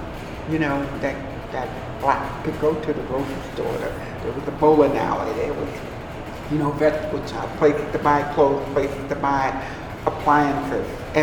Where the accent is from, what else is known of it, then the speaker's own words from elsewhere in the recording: New Orleans, Louisiana, United States; I was born in New Orleans as both of my parents were born in New Orleans. I believe my parents met in high school through my dad's sister. I pretty much came up in the uptown area, going to public school.